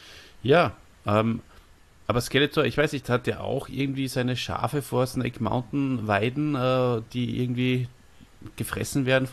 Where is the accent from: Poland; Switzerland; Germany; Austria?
Austria; Also als Österreicher